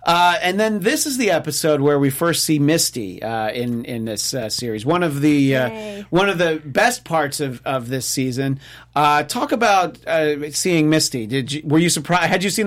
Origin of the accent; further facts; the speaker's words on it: New York City, New York, United States; As a New Yorker, yes, that is not a New York City subway.